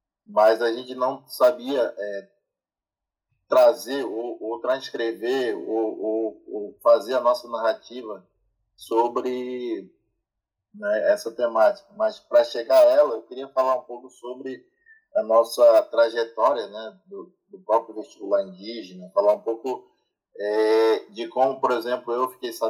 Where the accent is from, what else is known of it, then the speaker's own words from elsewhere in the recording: São Gabriel da Cachoeira, Amazonas, Brazil; Sou da primeira turma do vestibular indígena. Eu já falei, sou natural de São Gabriel da Cachoeira, mas da terra indígena Coipé Marabitana.